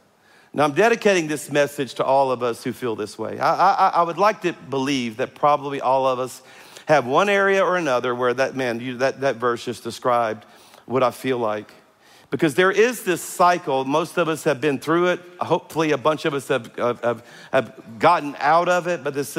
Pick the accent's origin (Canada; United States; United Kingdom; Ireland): United Kingdom; Scotland; You know, we're Scottish. We're all redheaded.